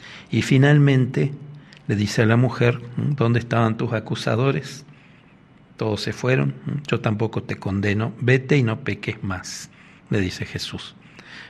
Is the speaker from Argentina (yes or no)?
yes; Itatí, Corrientes, Argentina; somos medio vecinos porque yo soy de Itatí.